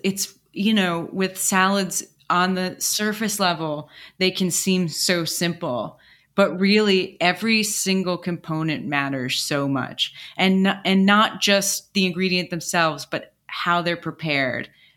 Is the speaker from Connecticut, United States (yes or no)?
no; Shelter Island, New York, United States; I grew up on Shelter Island off of Long Island.